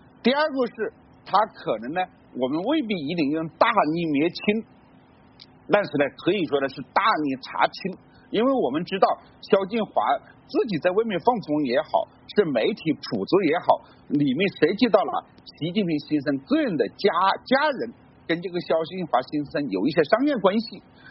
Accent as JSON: {"language": "Chinese", "country": "China"}